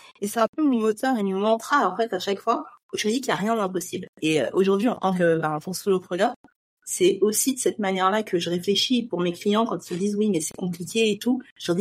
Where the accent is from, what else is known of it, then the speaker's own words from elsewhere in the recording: Trappes, Île-de-France, France; je viens de Trappes.